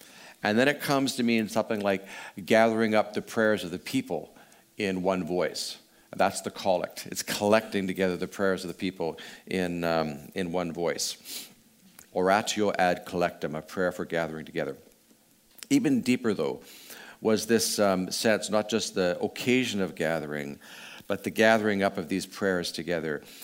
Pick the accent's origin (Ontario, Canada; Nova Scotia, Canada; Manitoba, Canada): Manitoba, Canada; Winnipeg; Where I grew up in Winnipeg, the nearest historical marker was for the discovery of natural gas in 1920.